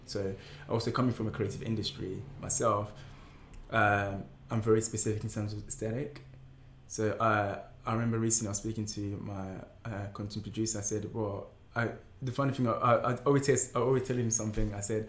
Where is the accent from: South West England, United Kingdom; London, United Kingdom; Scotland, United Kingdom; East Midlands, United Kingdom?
London, United Kingdom; Camden; I was brought up in Camden.